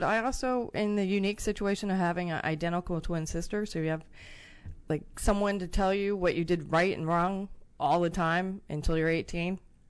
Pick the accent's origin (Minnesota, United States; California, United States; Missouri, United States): California, United States; Los Angeles; And I grew up 20 miles east of downtown L.A.